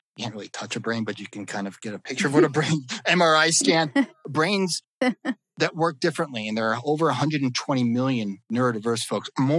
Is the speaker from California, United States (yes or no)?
yes; California, United States; I'm based out of Santa Barbara, California. I'm a Californian. We speak very slowly.